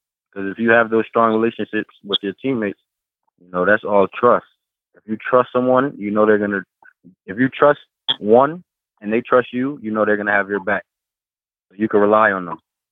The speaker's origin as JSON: {"language": "English", "region": "Connecticut", "country": "United States", "tie": "born or raised there", "said": "You know, growing up in Connecticut, you know, I was probably, my house probably like 15 minutes from the stadium."}